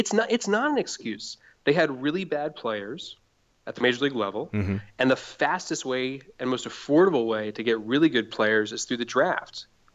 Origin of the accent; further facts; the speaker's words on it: New York City, New York, United States; I grew up in New York City, and post 9/11, the Yankees and Mets were like everything for that city.